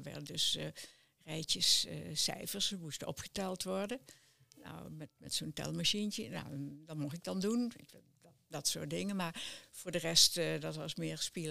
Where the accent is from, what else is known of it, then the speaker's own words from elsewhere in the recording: Oss, North Brabant, Netherlands; born there; Hier in Os.